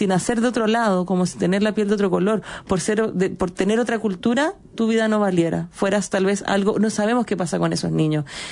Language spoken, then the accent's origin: Spanish; Chile; nosotros como chilenos